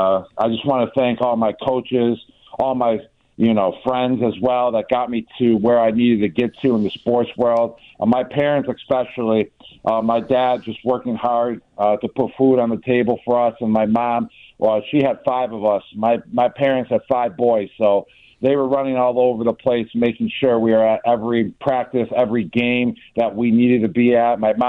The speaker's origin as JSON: {"language": "English", "town": "Buffalo", "region": "New York", "country": "United States", "tie": "born or raised there", "said": "I'm from Buffalo. I always represent Buffalo. Buffalo will always resonate in my heart. It's where I grew up."}